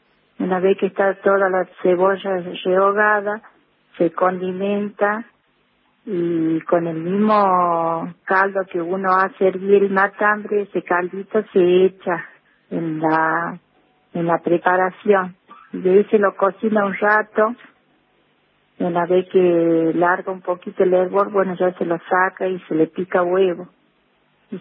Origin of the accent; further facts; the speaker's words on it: Lules, Tucumán, Argentina; moved away as an adult; now in Famaillá, Argentina; Yo realmente soy de Lule. Me casé y vine a vivir ya hace 35 años que vivo acá en Famaillá.